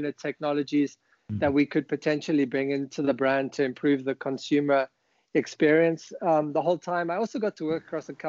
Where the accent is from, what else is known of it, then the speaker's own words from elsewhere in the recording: South Africa; South Africa, obviously is dear to my own heart, being a South African.